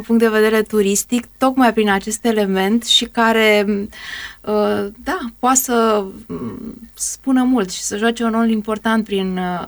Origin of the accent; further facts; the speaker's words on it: Babadag, Tulcea County, Romania; Eu sunt din Babadagu.